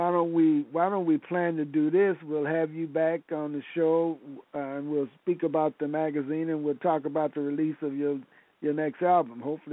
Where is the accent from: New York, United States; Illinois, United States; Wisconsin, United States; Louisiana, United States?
Wisconsin, United States; Milwaukee; And I should tell you that I was raised in Milwaukee, which, you, as you know, is 90 miles from you.